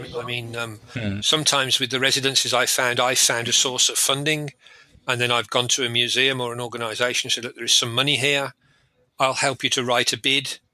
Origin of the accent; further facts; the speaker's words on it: England, United Kingdom; After the event, being English, we all went to the pub for a good English beer.